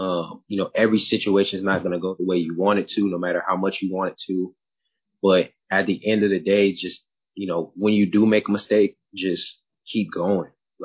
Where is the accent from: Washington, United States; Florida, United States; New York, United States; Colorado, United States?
Florida, United States; Pensacola; born there; also born or lived in Mississippi / Georgia / North Carolina; Yeah, so I was born in Pensacola, Florida. My father was in the military. My mother works for the military. So around about 7, 8, I would say, we started moving a lot. Moved to Mississippi, Georgia, North Carolina.